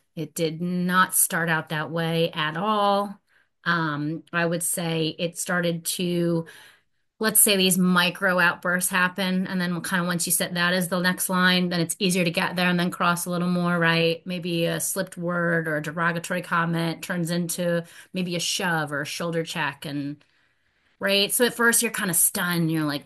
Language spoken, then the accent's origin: English; Atlanta, Georgia, United States; And once I graduated, I got a job in New Jersey. And so I just moved and I stayed up here. I'm originally from Atlanta.